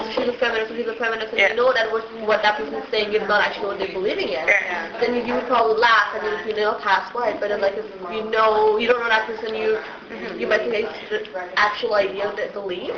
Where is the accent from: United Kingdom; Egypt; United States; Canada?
Canada; I'm like, well, I'm Canadian. I didn't want to reveal myself in that way. I didn't want to say I'm Taiwanese